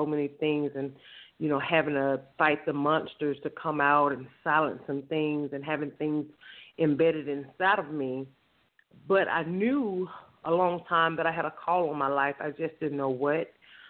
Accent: Mississippi, United States; I'm originally from Mississippi, born and raised there. Came from a single family home.

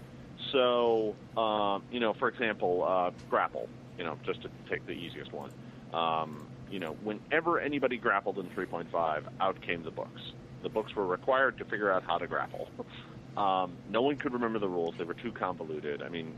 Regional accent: Milwaukee, Wisconsin, United States; I grew up in Milwaukee, and Gen Con was in my backyard

